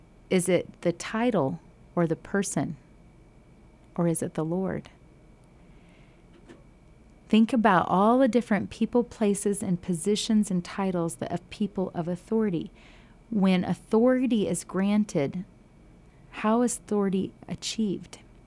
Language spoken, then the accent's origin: English; United States; I'm an American. And so anywhere you go in the world, a lot of times they will say, oh, an American.